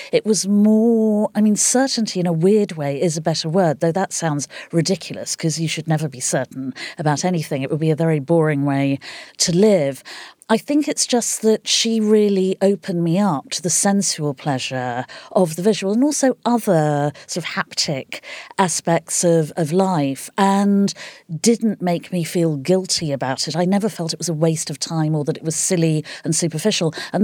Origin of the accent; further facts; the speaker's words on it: England, United Kingdom; I'm from Northern England, and Northern soul was a huge phenomenon in the 70s.